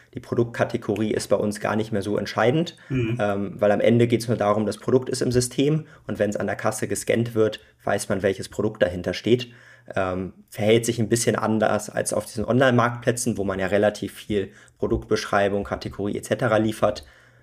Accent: Hamburg, Germany; Genau, ich bin gebürtiger Hamburger, bin in Hamburg aufgewachsen und groß geworden. Mich hat es allerdings mal fürs Studium nach Aachen verschlagen. Aber Hamburg ist natürlich so meine Heimat.

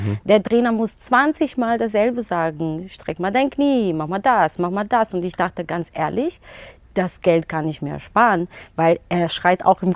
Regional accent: Romania; ich bin geboren und groß geworden in Rumänien.

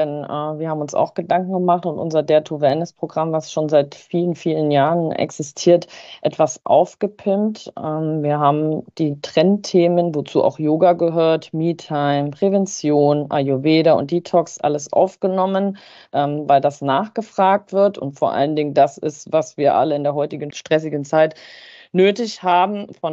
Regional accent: Saxony-Anhalt, Germany; im Harz, in meiner Heimat

